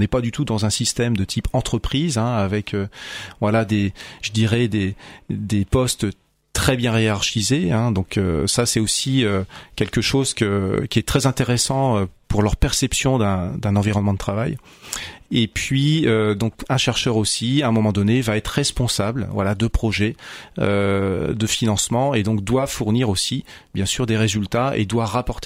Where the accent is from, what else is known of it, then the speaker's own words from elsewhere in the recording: Centre-Val de Loire, France; Donc moi, je suis originaire de la Touraine. J'ai fait toute ma formation universitaire donc à Tours.